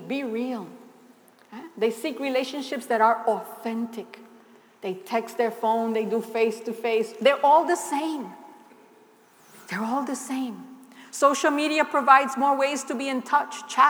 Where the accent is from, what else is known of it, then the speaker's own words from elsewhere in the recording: New York, United States; I'm from New York. Nobody has more attitude than me.